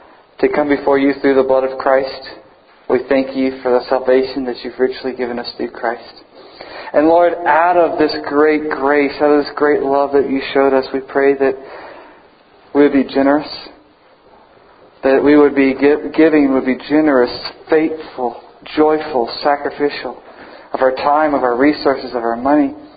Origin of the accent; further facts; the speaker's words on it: North Carolina, United States; Or Michael Jordan, particularly growing up in North Carolina. Everybody loved Michael Jordan.